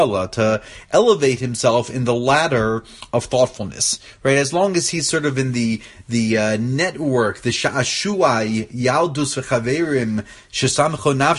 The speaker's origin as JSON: {"language": "English", "town": "Baltimore", "region": "Maryland", "country": "United States", "tie": "born or raised there", "said": "And because I grew up in Shomer Emunah, so all the people there said"}